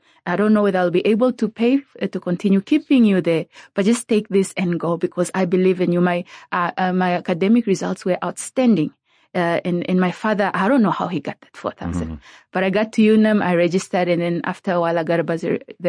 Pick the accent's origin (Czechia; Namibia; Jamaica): Namibia; Rundu, Kavango East; I call myself the girl from Sauyama. I grew up in Rundu. I was born in an area called Sauyama. It's just about 8-10 kilometers from Rundu. Most of my childhood, I lived there.